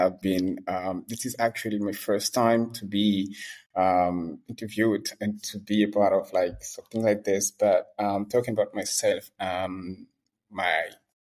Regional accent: Guinea; moved away as an adult; now in Senegal; I'm from Guinea and I born and raised in Guinea, and now I'm based in Senegal since 2009, I guess.

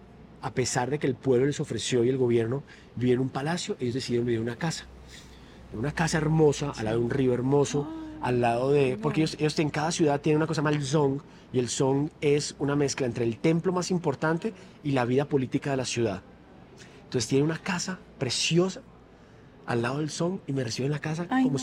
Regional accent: Colombia; Porque dicen que soy el segundo colombiano que conocen.

